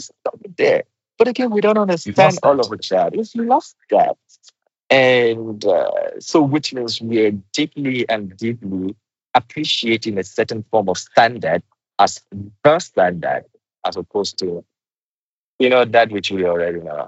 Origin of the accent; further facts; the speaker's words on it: Nigeria; English is a second language; it was so bad in Nigeria. Like, I find it difficult to even speak my native language, because in Nigeria you have to speak English as a form of way of communicating